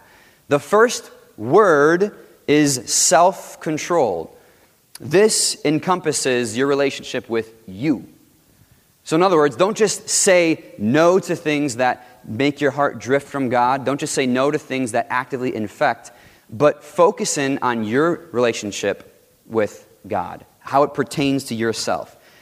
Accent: Chicago, Illinois, United States; I grew up in Chicago, and Chicago has just about every ice cream you could have.

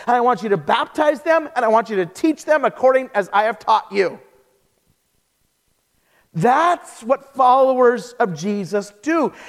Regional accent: Idaho, United States; It'd be like roast beef, mashed potatoes. We're from Idaho, you know, mashed potatoes, some green bean yuck stuff, some banana pudding dessert.

